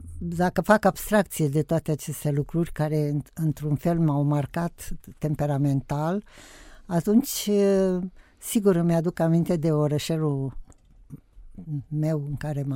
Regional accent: Moldavia, Romania; eu m-am născut în Moldova, deci în centrul Moldovei noastre, am trăit toate mișcările astea de trupe, de bombardamente

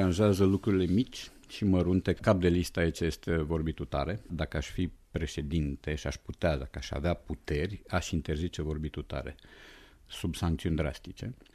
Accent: Romania; suntem noi, că suntem români, da?

